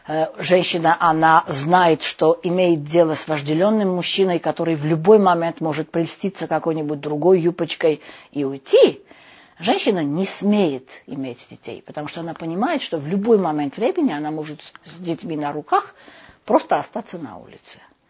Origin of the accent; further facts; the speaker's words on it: Armenia; скажем, из страны, из которой я сама, я из Армении.